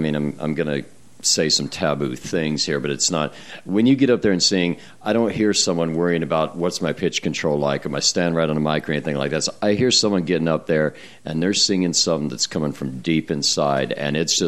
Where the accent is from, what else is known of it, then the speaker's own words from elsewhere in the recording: Buffalo, Wyoming, United States; also born or lived in Montana; I grew up in Buffalo, Wyoming. Graduated from Belfry, Montana. I was a Belfry bat.